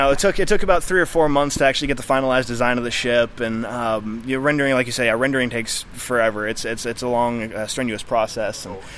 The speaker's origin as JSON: {"language": "English", "region": "Northwest", "country": "United States", "said": "I'm from the Northwest, too, so this is not my climate"}